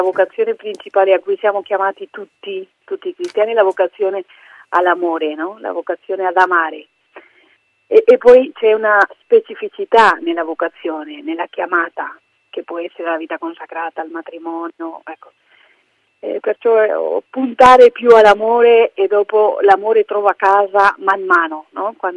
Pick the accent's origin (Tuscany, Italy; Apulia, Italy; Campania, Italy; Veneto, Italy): Veneto, Italy; Io che vengo dal Veneto